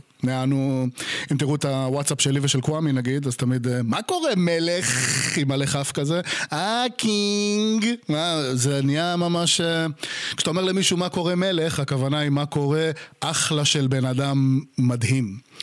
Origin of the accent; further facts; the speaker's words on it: Haifa, Haifa District, Israel; שאני גדלתי בחיפה